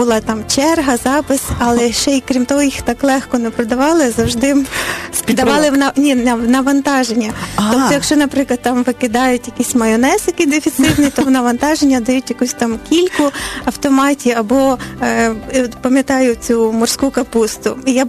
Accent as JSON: {"language": "Ukrainian", "region": "Galicia", "country": "Ukraine", "tie": "born or raised there", "moved": "yes", "lives_now": "Kyiv, Ukraine", "said": "Родом з Галичини. В цьому році вже 20 років у Києві."}